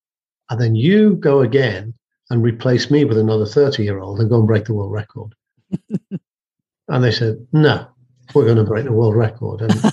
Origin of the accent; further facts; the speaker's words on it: Wales, United Kingdom; I grew up in North Wales and I was climbing mountains from the age of 12, probably.